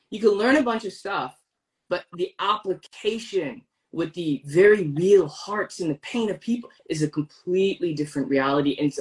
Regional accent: United States; as someone who faced anti-Muslim racism their entire life, growing up in America. I grew up in a post 9/11 reality.

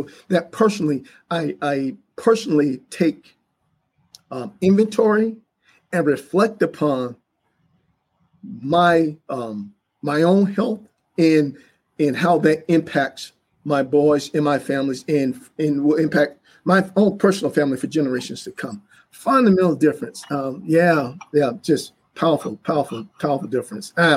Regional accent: Florida, United States; born there; they were first to integrate schools where I was born in Florida.

